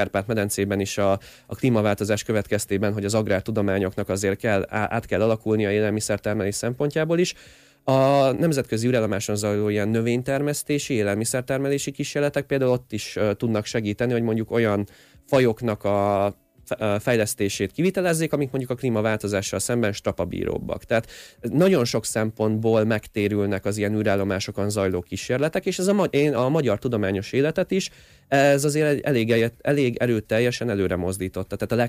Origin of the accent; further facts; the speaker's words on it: Vác, Pest, Hungary; én váci vagyok, Budapesttől nem messze lakom